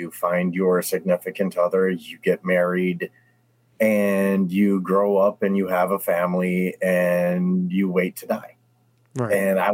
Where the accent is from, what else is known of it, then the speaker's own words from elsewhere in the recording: Rockford, Illinois, United States; born there; growing up, you know, I was born in Rockford, so Madison was always there. And I always went up to Wisconsin to visit family and friends and all that.